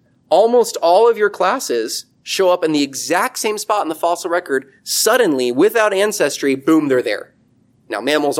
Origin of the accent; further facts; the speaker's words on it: Midwest, United States; by the way, I'm originally like from the East and the Midwest and stuff.